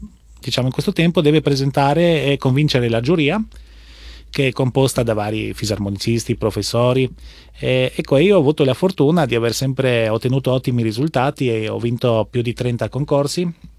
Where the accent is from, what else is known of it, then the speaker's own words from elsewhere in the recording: Trieste, Friuli-Venezia Giulia, Italy; questa fisarmonica è molto conosciuta dalle mie parti triestine, perché c'erano, lì c'è il confine con l'Istria